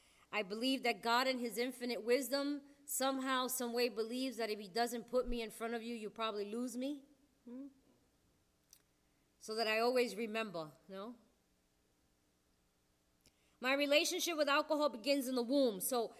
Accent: New York, United States; also born or lived in Puerto Rico; We're Puerto Ricans. We're from New York. I spend half the year in New York, half the year in Puerto Rico.

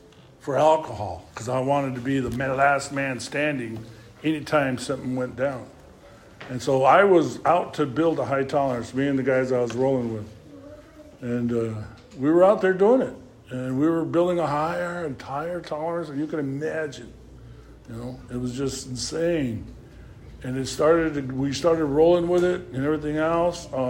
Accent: San Jose, California, United States; See, I was born and raised in San Jose. And San Jose was the problem.

